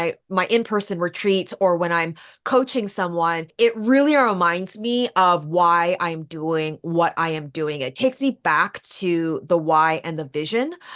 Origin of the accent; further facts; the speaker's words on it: Vancouver, British Columbia, Canada; also born or lived in New York; And yeah, I moved back here to my hometown of Vancouver and it's been great.